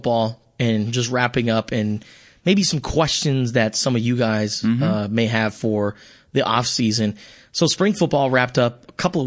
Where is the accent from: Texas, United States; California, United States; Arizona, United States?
Arizona, United States; Tucson; You know, growing up in the Tucson area, you normally get a sense of D1 guys